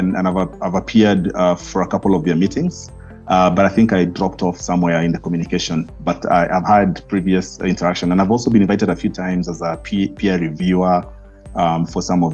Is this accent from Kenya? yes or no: yes; Kenya; I'm from Kenya, so the Kenyan flag is fine.